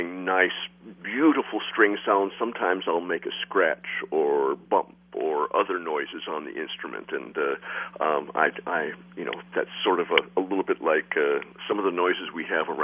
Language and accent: English; Iowa, United States; Well, I'm from Iowa originally.